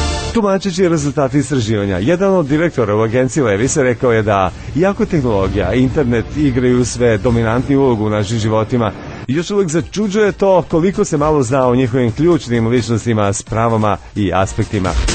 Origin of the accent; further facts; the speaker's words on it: Serbia; ponašam se kao tipičan Srbin.